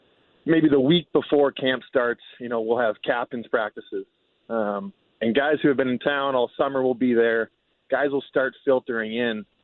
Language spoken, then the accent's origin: English; New England, United States; It was, I grew up in New England. It had been I grew up watching the Bruins play.